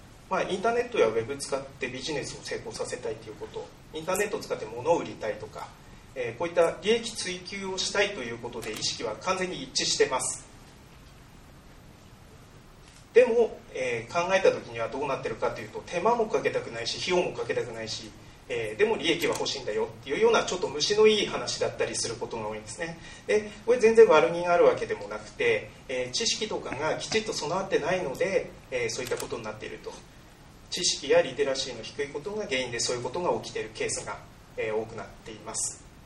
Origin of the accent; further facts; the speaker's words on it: Hirosaki, Aomori, Japan; 弘前市の、出身です。